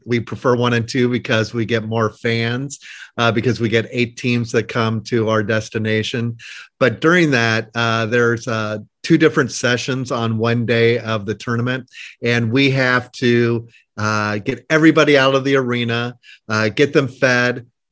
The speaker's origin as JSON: {"language": "English", "region": "Illinois", "country": "United States", "tie": "born or raised there", "said": "Oh, I grew up in the Midwest. I grew up in a small town in central Illinois."}